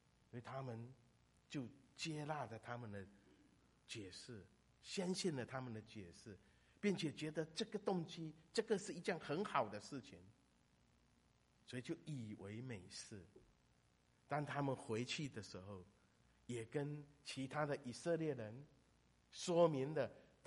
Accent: Fujian, China; 所以我们在找我们的根在哪里。

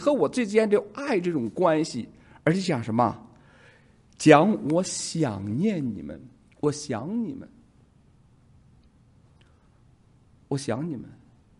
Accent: China; 你会知道我们大陆人都那些年就听冯巩的相声，

